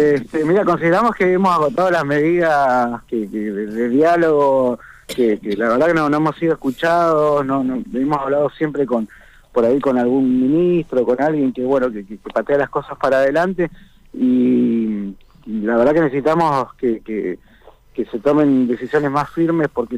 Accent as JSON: {"language": "Spanish", "region": "Neuquén", "country": "Argentina", "said": "somos neuquinos"}